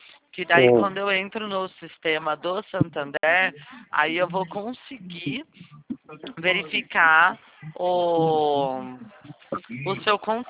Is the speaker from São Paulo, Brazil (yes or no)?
yes; Limeira, São Paulo, Brazil; Eu sou de Limeira.